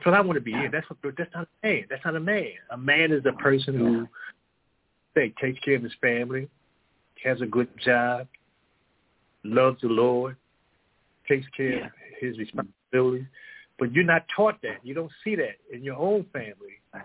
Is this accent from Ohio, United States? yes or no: no; Philadelphia, Pennsylvania, United States; I'm from Philadelphia